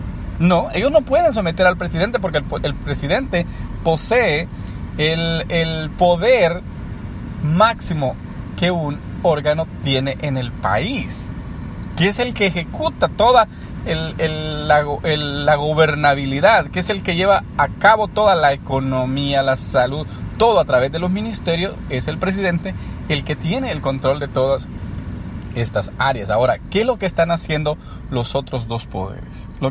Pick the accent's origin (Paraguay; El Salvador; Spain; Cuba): El Salvador; como pueblo salvadoreño